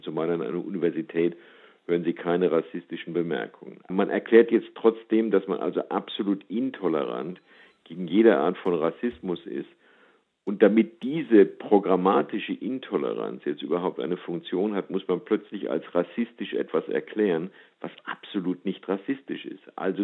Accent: United States; Ich als Amerikaner denke, dass es die in Europa genauso gibt.

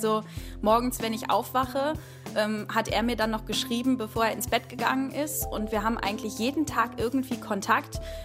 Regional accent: Wuppertal, North Rhine-Westphalia, Germany; ich bin aus Wuppertal

